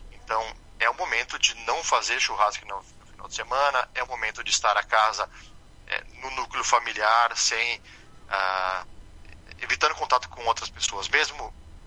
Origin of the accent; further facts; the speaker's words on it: Brazil; A Itália, talvez por ter essa veia latina, como nós brasileiros também temos